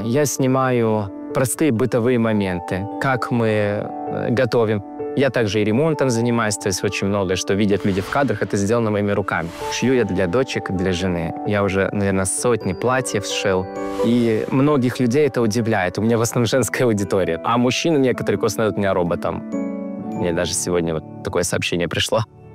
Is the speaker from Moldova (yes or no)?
yes; Moldova; я из Молдовы.